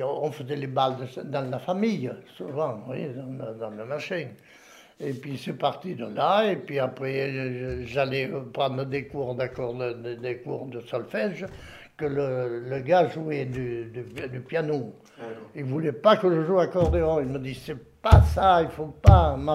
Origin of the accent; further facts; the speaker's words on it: Loucha, Occitanie, France; De Loucha, à côté de Martel.